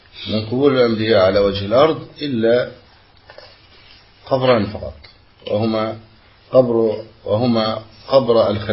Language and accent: Arabic; Egypt; عندنا في مصر يقول عن المسجد الصغير زاوية